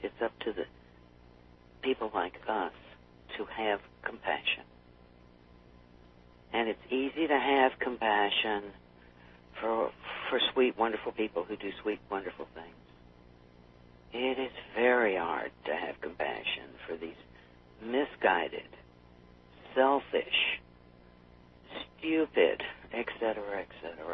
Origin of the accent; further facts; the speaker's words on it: Texas, United States; I grew up in Texas in a time where there was miles and miles of miles and miles, and absolutely no public transportation outside of the cities.